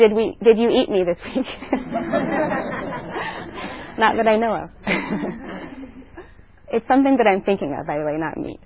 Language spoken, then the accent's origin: English; United States; We have a game where I grew up in the States called 21 Questions.